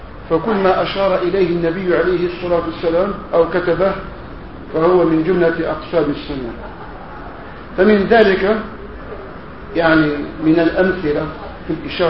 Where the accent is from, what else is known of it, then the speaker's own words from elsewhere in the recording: Algeria; نحن جزائريين نفعل هكذا